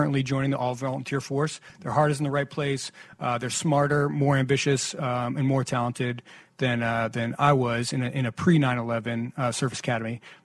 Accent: Glen Rock, New Jersey, United States; So my hometown of Glen Rock, New Jersey, lost 11 people on September 11th in the September 11th attacks.

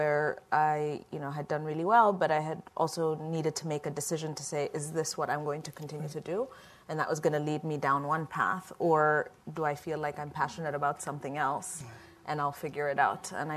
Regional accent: Ethiopia; English is a second language; I was born and raised in Ethiopia, and I grew up believing I was an African.

